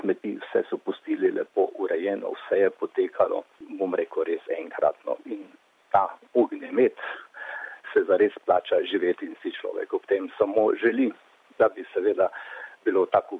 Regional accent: Gornja Senarska, Drava, Slovenia; Doma sem točno iz Gornje Senarske, župnija Sveta Trojica v Slovenskih Goricah. To je na diagonali med, da slikovito povem, med Mariborom in Ljutomerom

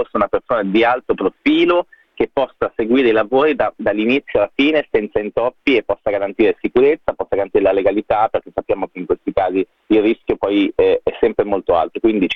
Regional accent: Genoa, Liguria, Italy; Io ripeto, sono genovese

